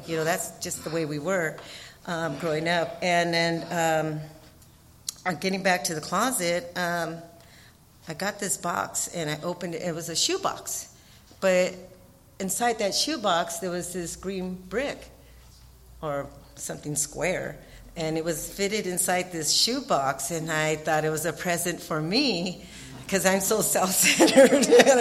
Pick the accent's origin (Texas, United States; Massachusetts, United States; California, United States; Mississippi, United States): California, United States; Los Angeles; I was born in Los Angeles in the old General Hospital. If anybody's from LA, you'll know exactly where that's at. I was raised in East Los Angeles.